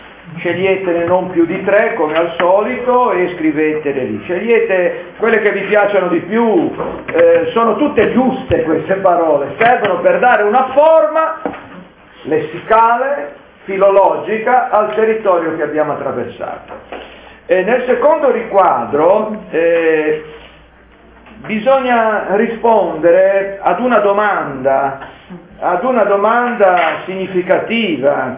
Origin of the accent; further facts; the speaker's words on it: Liguria, Italy; volete che io da buon ligure non la utilizzi questa pagina per stampare